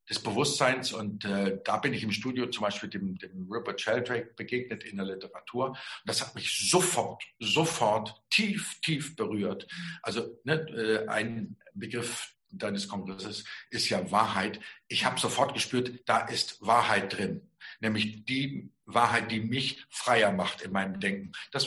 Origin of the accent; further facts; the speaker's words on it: Lower Saxony, Germany; Ich komme eigentlich aus der Gegend von Hannover-Hildesheim, bin in Himmelstür zur Schule gegangen